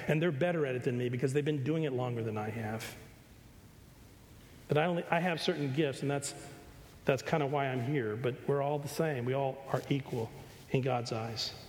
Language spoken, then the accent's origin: English; Pasadena, Texas, United States; I grew up in Pasadena, Texas, in the 1960s and 70s. And the same little community that my dad was born in, actually it was called Genoa.